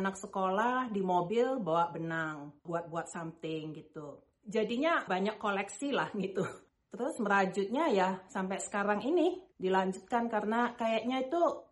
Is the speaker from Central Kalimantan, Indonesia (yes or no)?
no; Bandung, West Java, Indonesia; Itu sejak SD sebetulnya waktu di Bandung